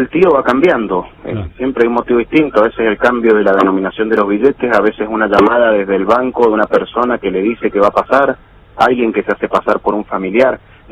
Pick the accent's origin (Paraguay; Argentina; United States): Argentina; San Rafael, Mendoza; en mi caso y en nuestro caso que somos de San Rafael